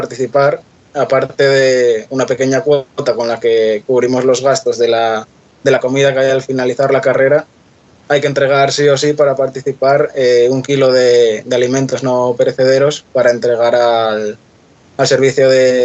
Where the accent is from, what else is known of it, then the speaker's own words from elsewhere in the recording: San Martín, Asturias, Spain; also born or lived in Gijón; Yo nací en Gijón, pero la vaca, como se dice, es de donde pasa y no donde nace. Y yo creo que tengo, si no es todo, casi todo está ahí en San Martín.